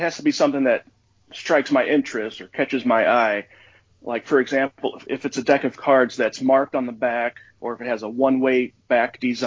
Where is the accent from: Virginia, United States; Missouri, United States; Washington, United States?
Missouri, United States; St. Louis; And I'm actually from the St. Louis area, and so I would always hang out with at Gibbles Magic Shop down there on the Landing.